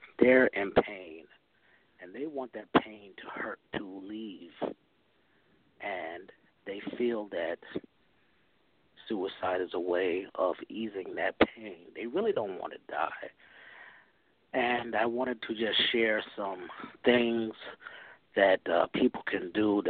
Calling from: Chicago, Illinois, United States; I'm calling from Chicagoland.

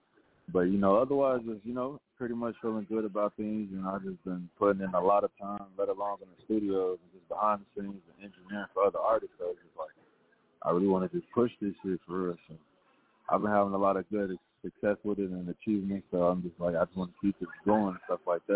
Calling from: Minnesota, United States; Yeah, I'm calling from Minnesota right now

